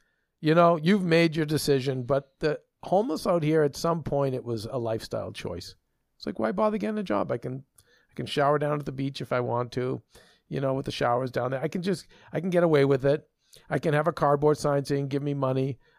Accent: Winchester, Massachusetts, United States; also born or lived in Medford; My hometown of Winchester, which, you know, we moved to after Medford, it's a pretty like wealthy community.

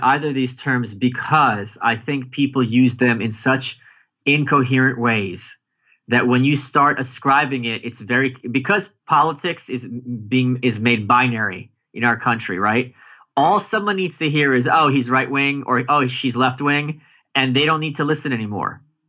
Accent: New York, United States; In certain ones, like being a New Yorker, I would be culturally very, very left-wing.

